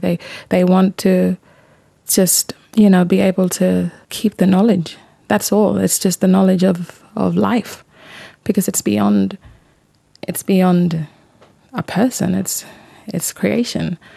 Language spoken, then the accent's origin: English; Mullinja, Northern Territory, Australia; I am from Mullinja community. It's 700 kilometres south of Darwin and 700 kilometres north of Alice Springs.